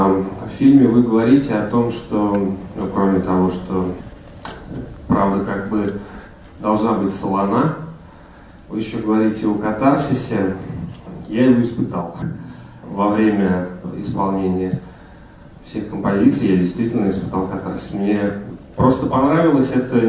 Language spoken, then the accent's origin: Russian; Nizhny Novgorod, Nizhny Novgorod Oblast, Russia; я из Нижнего Новгорода.